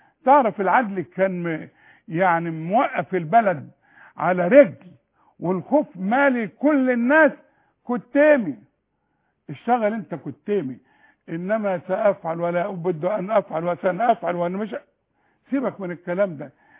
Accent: Egypt; على الشرط تطور رقبتي كمصري

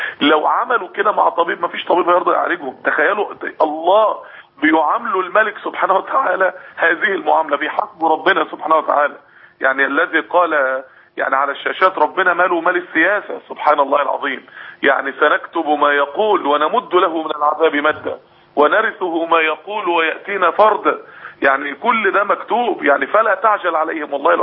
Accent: Egypt; احنا عندنا في مصر

